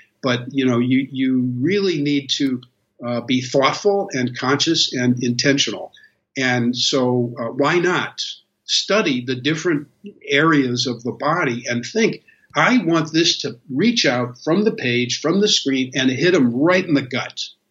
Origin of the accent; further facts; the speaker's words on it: St. Louis, Missouri, United States; now in California, United States; I grew up in the Midwest in the St. Louis area on a farm, but I came out to California in 1971 and I ate it up.